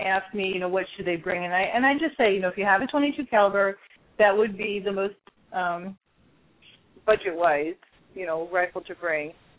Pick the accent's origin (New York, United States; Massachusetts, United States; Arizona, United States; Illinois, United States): Illinois, United States; I can only really speak for Illinois. I'm from Illinois